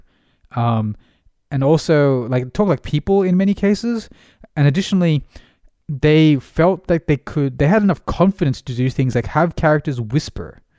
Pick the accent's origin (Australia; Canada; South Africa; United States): Australia; But me as an Australian, I don't notice